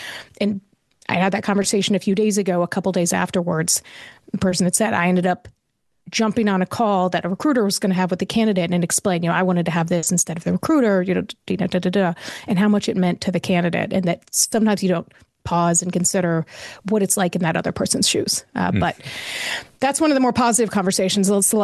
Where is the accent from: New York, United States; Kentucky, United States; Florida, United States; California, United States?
Kentucky, United States; Louisville; now in Atlanta, United States; I am currently based in Atlanta, Georgia, but I grew up in Louisville, Kentucky, and I have worked at KFC.